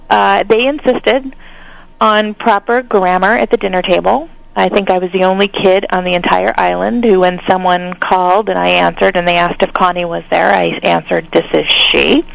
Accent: Hawaii, United States; And certainly by the time I went to high school and I went to Punahou in Honolulu, which is the same high school Barack Obama went to, you know, we didn't speak much Pidgin at Punahou

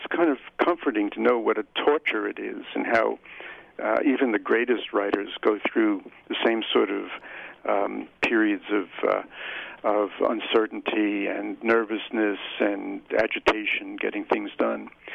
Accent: Rockaway, New York, United States; I'm a New Yorker. I know I come from the outer boroughs of New York, Rockaway.

